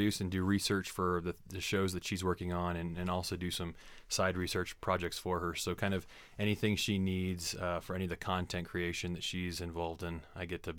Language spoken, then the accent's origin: English; Ohio, United States; I'm originally from Ohio, and so Christmas is one of the few times a year that I get to go home, maybe with family.